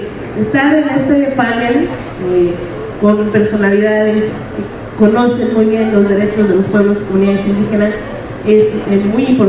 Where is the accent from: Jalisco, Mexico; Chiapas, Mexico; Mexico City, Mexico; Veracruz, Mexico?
Chiapas, Mexico; que conocimos acá, somos paisanos, chiapanecos.